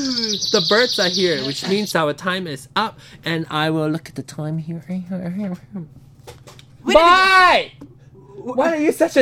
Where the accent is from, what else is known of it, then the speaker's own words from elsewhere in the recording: Malaysia; moved away; I'm originally from Malaysia